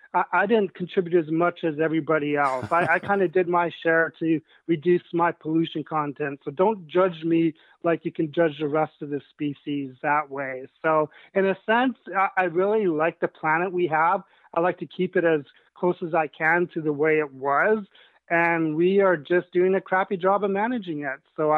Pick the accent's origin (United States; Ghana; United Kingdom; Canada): Canada; I always like to go camping in the mountains of Canada. I'm a Canadian.